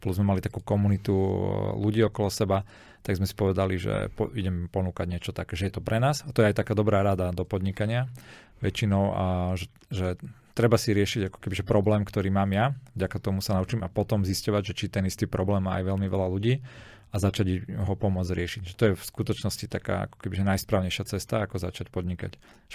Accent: Kysucký Lieskovec, Žilina Region, Slovakia; also born or lived in Bratislava; Ja som mal taký príbeh, že keď ja som bol z Kysuckého Lieskovca, potom som chodil na strednú do Žiliny, potom som chodil na vysokú školu do Bratislavy

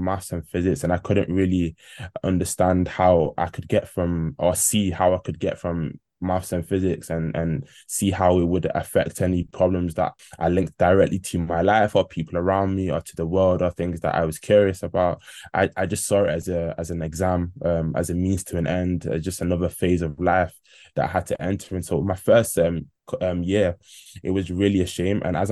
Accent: Manchester, North West England, United Kingdom; I was growing up in an ethnic household. I'm Ghanaian. That's where my roots come from. Although being born and raised in Manchester, my roots were Ghanaian.

